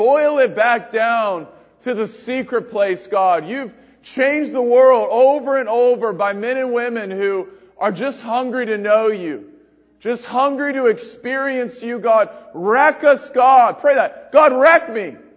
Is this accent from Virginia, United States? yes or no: yes; Front Royal, Virginia, United States; I'm just kidding. I'm from Virginia, Front Royal, Virginia.